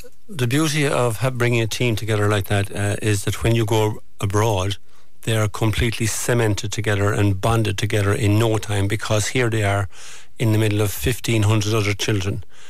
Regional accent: Tralee, Munster, Ireland; we're Irish, born, we're Tralee people at the Games

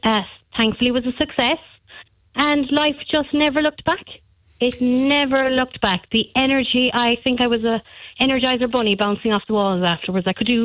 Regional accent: Ballinskelligs, Munster, Ireland; now in Caherciveen, Ireland; There was a mad race from here, from Carstaveen, and I was originally from Ballinskellig, up to Dublin to get there in time.

